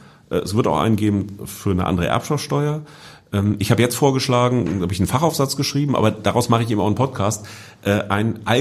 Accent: Hanover, Lower Saxony, Germany; in Hannover, wo ich herkomme

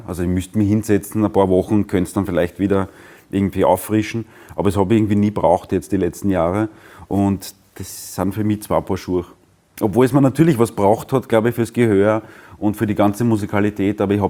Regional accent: Prottes, Lower Austria, Austria; born or raised there; also born or lived in Vienna

